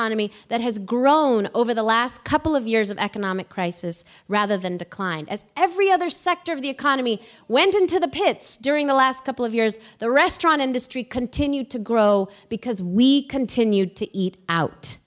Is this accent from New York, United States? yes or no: yes; New York, United States; as a New Yorker, I knew I should probably tip well, right?